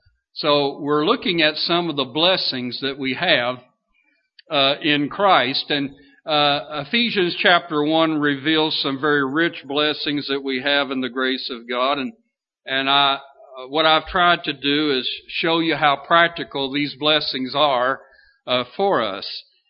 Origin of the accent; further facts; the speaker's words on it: Lexington, Kentucky, United States; also born or lived in Pennsylvania; I remember as a little boy, I grew up in Lexington, Kentucky, and we moved there from central Pennsylvania.